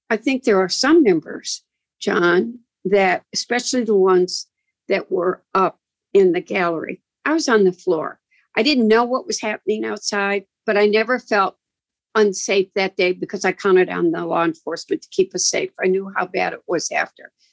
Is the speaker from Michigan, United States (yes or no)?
yes; Michigan, United States; I'm a woman from Michigan.